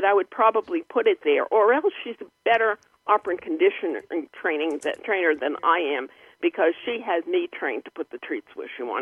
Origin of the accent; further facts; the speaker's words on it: Massachusetts, United States; And, well, I'm from Massachusetts. People often think I'm talking about food.